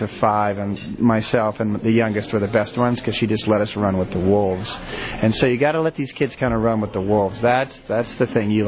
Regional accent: Chicago, Illinois, United States; now in Denver, United States; I mean, when I grew up in Chicago, you played the Holy Trinity.

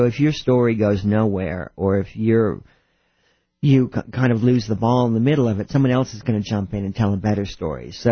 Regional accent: New York, United States; I mean, maybe I came from New York, so the bar was set pretty high in terms of behavior that's not particularly warm.

